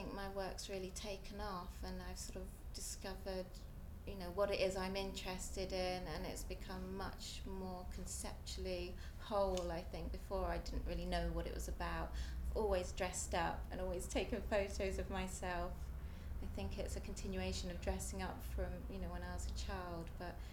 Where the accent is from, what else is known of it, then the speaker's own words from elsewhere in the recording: Wales, United Kingdom; I'm 40 and I come from the Rhondda in Wales.